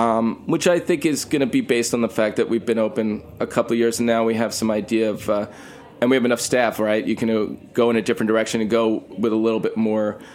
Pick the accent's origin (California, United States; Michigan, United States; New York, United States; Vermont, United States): New York, United States; my background kind of being Jewish New Yorker, this is going to be slightly different